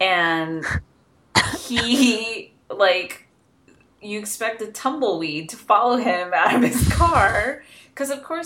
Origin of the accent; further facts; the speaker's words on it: Bisbee, Arizona, United States; also born or lived in Tucson, Arizona; So, I'm from Arizona, and I grew up in a tiny, tiny, tiny little town called Bisbee, where I spent the first 14 years of my life, and then I moved to Tucson for high school and college.